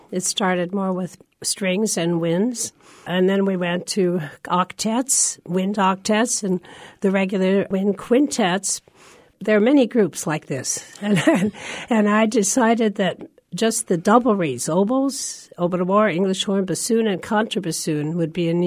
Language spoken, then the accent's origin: English; North Dakota, United States; I am from North Dakota. I graduated from Grand Forks Central, and we're going to be playing in Grand Forks for the first time this year.